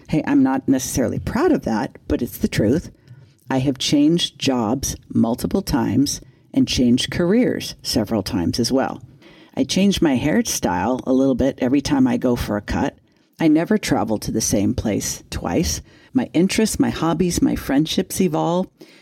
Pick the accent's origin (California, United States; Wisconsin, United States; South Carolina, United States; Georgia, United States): California, United States; Los Angeles; After all, I was born in Los Angeles, and even though I have lived in a number of different areas, LA had always been home.